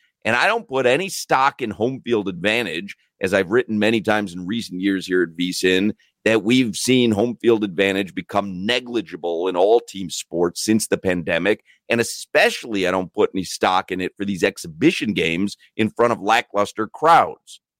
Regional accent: Chicago, Illinois, United States; It's literally from the 80s, from me growing up in Chicago.

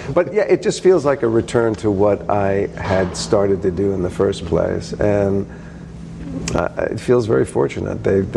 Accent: New Jersey, United States; I grew up in New Jersey. When I discovered theater. It was all about New York.

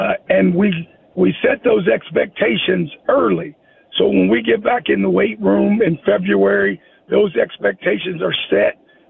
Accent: Clareton, United States; I was born and raised in Clareton

